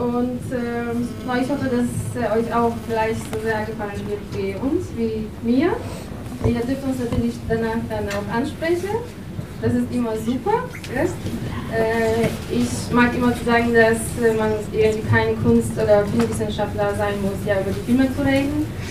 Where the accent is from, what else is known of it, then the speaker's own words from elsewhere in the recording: Poland; Also ich bin aus Polen.